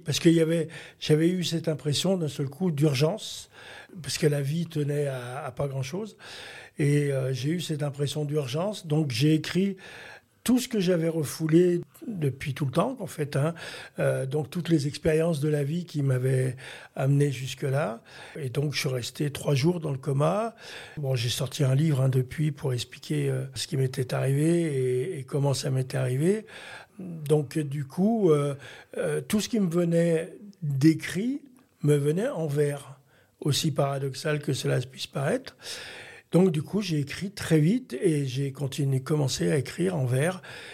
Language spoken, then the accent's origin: French; Lyon, Auvergne-Rhône-Alpes, France; born there; je suis né à Lyon il y a cette année 66 ans. J'ai navigué sur toute la région lyonnaise. Et puis, je suis sur la région de Bouchet maintenant, depuis un an, avec ma compagne.